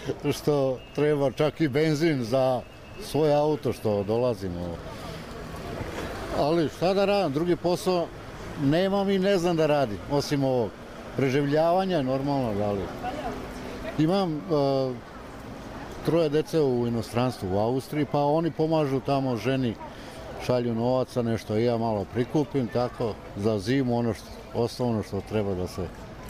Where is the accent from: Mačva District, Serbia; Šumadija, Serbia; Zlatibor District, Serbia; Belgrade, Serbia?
Mačva District, Serbia; Šabac; ja sam iz Srbije, inače. Ja sam iz Šapca. A Šabac je poznat cijeloj Jugoslaviji po muzičarima.